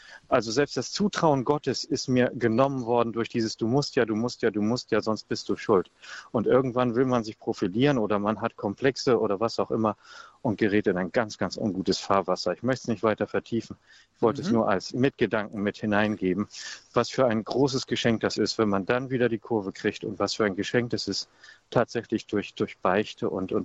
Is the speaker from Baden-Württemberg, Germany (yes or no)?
no; Stade, Lower Saxony, Germany; Ich bin zwar aktuell nicht mehr in Stade, aber ansonsten, okay. Ja, es ist mein Heimatort.